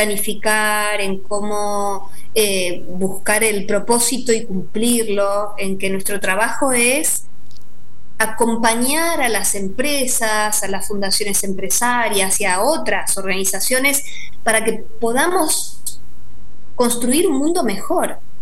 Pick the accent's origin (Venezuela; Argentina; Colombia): Argentina; que como todo argentino, seguramente en cada casa, teníamos nuestras cábalas, ¿no?